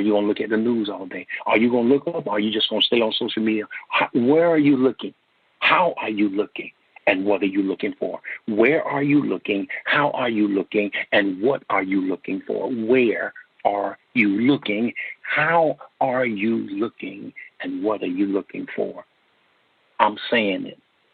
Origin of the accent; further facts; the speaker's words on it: Gainesville, Florida, United States; Gainesville, Florida, my hometown.